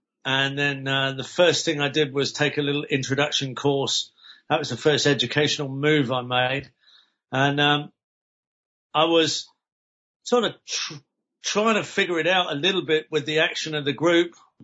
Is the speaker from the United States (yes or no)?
no; England, United Kingdom; moved away as an adult; now in Australia; I'd just emigrated to Australia. The first year I emigrated to Australia from England.